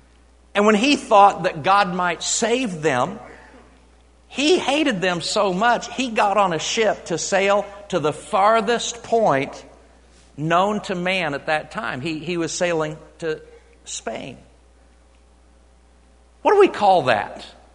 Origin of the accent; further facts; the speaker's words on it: Oklahoma, United States; I'm from Oklahoma. We are known for tornadoes.